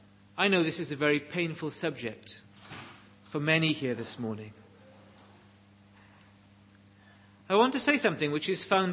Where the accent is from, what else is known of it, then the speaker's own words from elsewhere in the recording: Wales, United Kingdom; accent: Welsh; I'd gone to the wrong kind of school, and to my shame, I was trying to eradicate my Welsh accent.